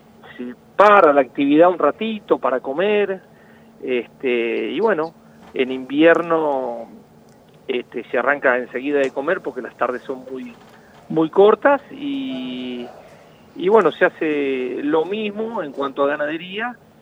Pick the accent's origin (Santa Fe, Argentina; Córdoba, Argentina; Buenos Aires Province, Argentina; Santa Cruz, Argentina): Buenos Aires Province, Argentina; Orense; primeramente yo soy de Orense, acá un pueblo de 2.500 habitantes, provincia de Buenos Aires, partido de Tres Arroyos.